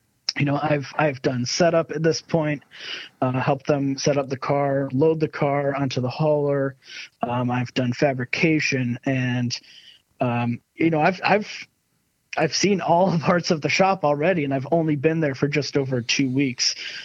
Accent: Syracuse, New York, United States; I was, you know, born and raised in Syracuse, New York, which is about an hour and a half from Watkins Glen.

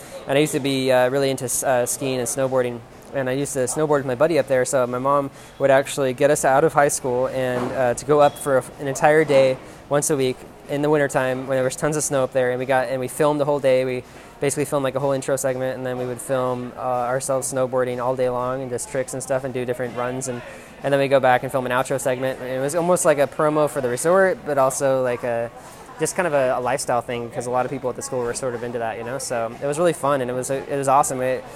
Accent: Seattle, Washington, United States; So to start off, I grew up in Seattle.

